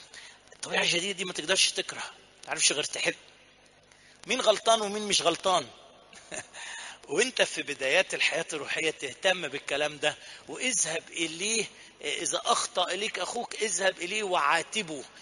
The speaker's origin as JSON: {"language": "Arabic", "region": "Upper Egypt", "country": "Egypt", "said": "لو انت مش عارفها تجي تعالى عندنا في الصعيد اوريها لك"}